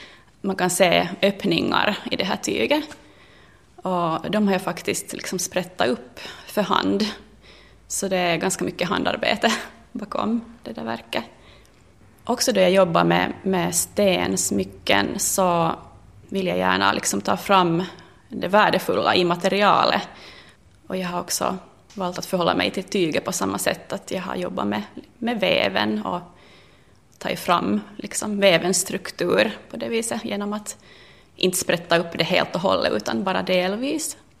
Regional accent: Vaasa, Ostrobothnia, Finland; also born or lived in Sweden; Jag kommer från Vasa, fast jag egentligen är född i Sverige men är finlandssvensk nog.

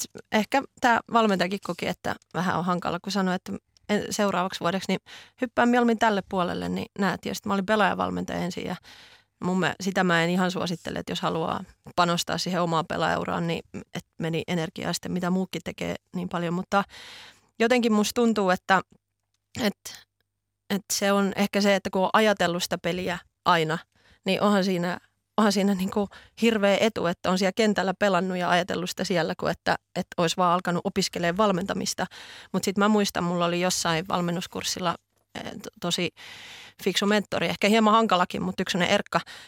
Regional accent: Tampere, Pirkanmaa, Finland; mä tuun Tampereelta ja mulla on ollut jo valmiiksi ihan pienestä asti

